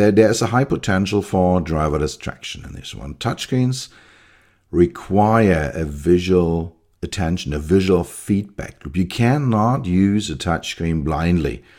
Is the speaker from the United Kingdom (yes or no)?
no; Germany; accent: German; first language German; English is a second language; Because of, I think it somehow feels my German accent and refrains to work, because when I do it in German, it's super easy for me.